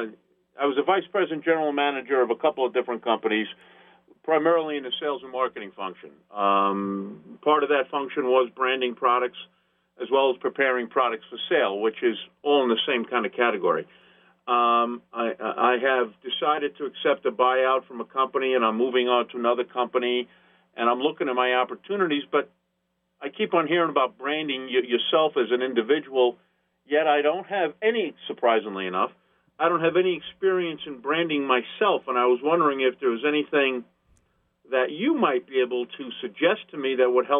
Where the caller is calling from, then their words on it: Westbury, New York, United States; from Westbury